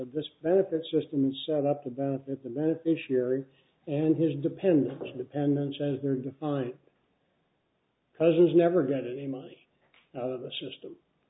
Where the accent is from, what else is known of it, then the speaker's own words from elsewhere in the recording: Topeka, Kansas, United States; We're from Topeka, Kansas.